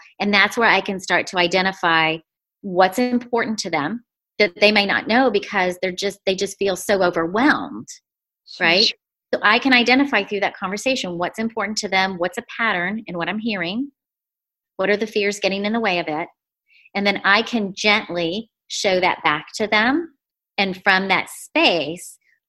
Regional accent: Midwest, United States; You know, I grew up in the Midwest. We have a hard work ethic. I have Irish blood flowing through my veins.

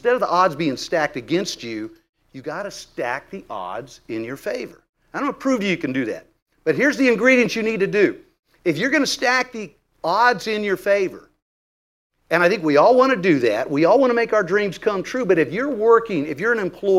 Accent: Texas, United States; I'm from Texas. I'm in Austin.

